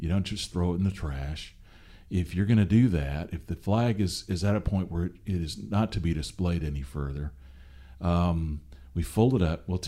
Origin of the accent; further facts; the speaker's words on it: Seattle, Washington, United States; So growing up in Seattle, I remember him taking me as a kid down to the coast there, Washington State, right?